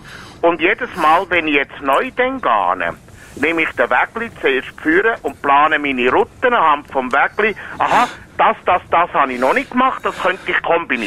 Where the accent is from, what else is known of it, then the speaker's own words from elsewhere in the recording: Hergiswil, Nidwalden, Switzerland; Ich bin an der Brünigbahn aufgewachsen, übrigens in Hergiswil, im Posten 6D.